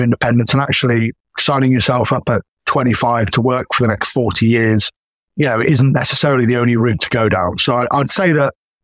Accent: United Kingdom; being a Brit

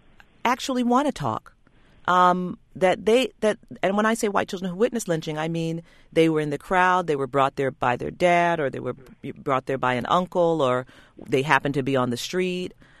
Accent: New York, United States; I grew up in New York, so I'm well aware of them.

